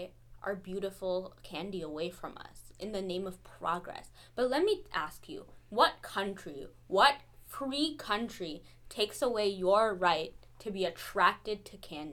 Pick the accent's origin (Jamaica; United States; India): United States; And I think it is my right as an American to have pretty candy in my movie theaters and in the candy shop. I think that is an American value.